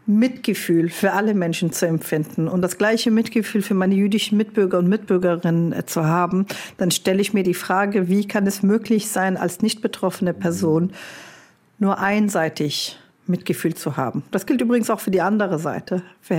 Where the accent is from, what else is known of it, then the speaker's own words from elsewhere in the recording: Palestine; dass Deutschland uns als Palästinenser und Palästinenserin anerkennt und unsere Geschichte anerkennt